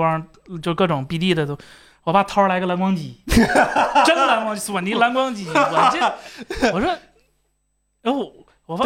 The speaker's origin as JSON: {"language": "Chinese", "town": "Shenyang", "region": "Liaoning", "country": "China", "said": "因为我家是沈阳的，但是我奶奶那边家里有鞍山的"}